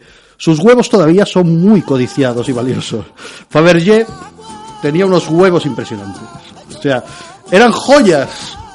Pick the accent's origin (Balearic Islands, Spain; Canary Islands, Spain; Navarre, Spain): Balearic Islands, Spain; Y eso es porque soy balear. Los mallorquines, mallorquinas, los baleares, las balearas, somos gente, gente cansada.